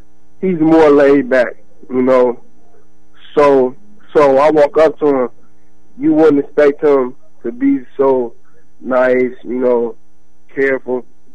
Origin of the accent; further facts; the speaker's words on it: Chicago, Illinois, United States; it just felt like since they're from Chicago, I'm from Chicago, the bond was perfect, you know.